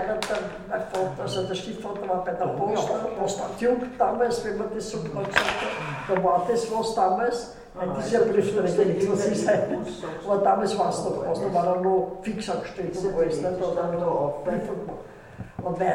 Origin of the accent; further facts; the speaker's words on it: Styria, Austria; also born or lived in Vienna; Ich bin eigentlich in Wien geboren, bin aber dann aufs Land gekommen, in die Steiermark, Bad Graz, nicht so Bergbauern waren das.